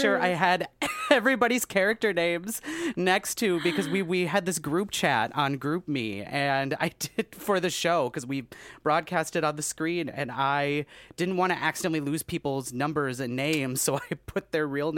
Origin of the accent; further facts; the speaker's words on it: Altoona, Wisconsin, United States; now in Minneapolis, United States; I'm originally from Altoona, Wisconsin, population 7,000-ish, and I moved here to Minneapolis in 2016